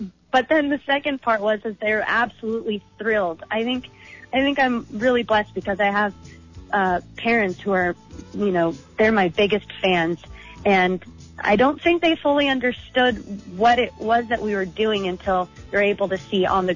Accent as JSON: {"language": "English", "region": "California", "country": "United States", "said": "I'm from Southern California, right near the oceans of North County, and I really, that wasn't a part of my cultural upbringing whatsoever."}